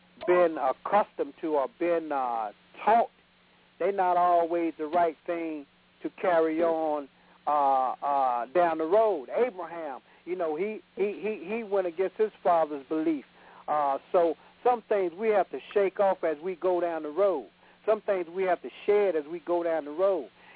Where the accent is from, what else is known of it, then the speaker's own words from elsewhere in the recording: the South, United States; I would say the South, being that I'm from the South.